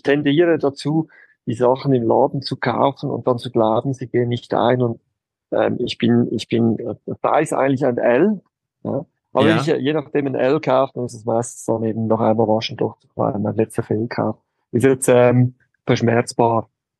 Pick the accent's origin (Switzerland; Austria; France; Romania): Switzerland; Zurich; also born or lived in Männedorf; Ja, ich bin in Männedorf geboren und dann Zürich Oberland die größte Zeit aufgewachsen. Erste Jahre waren irgendwo am Zürichsee oder Zürich Oberland aufgewachsen.